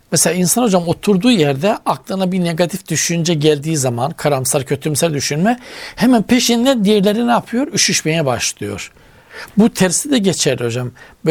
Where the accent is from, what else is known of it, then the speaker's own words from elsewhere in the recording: Black Sea Region, Turkey; Böyle çok tabii darlanırım. Bizim Karadeniz'de öyle dar yerde darlanır yani.